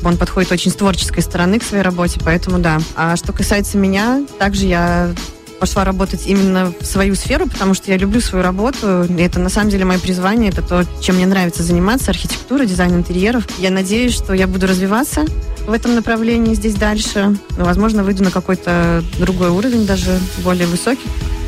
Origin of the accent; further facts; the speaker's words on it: Minsk, Belarus; moved away as an adult; now in Riga, Latvia; я живу в Риге с 1 декабря прошлого года. То есть, получается, мы живем здесь 11 месяцев. Мы приехали из Минска, из столицы Беларуси. Я приехала с мужем и двумя маленькими детьми.